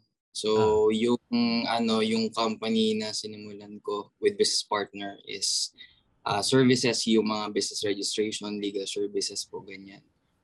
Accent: Taguig, Metro Manila, Philippines; Taga-Tagig ako

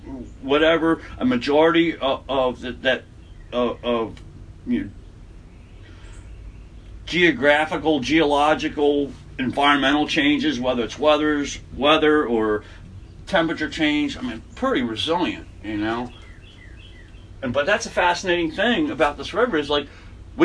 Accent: East Coast, United States; I grew up on the East Coast.

